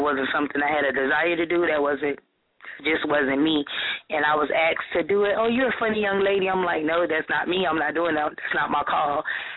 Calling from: Hollywood, Florida, United States; From Hollywood, Florida.

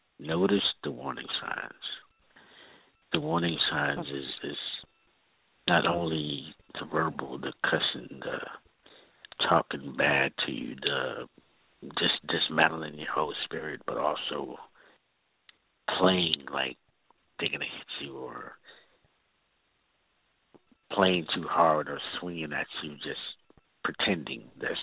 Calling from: Houston, Texas, United States; I'm calling from Houston, Texas.

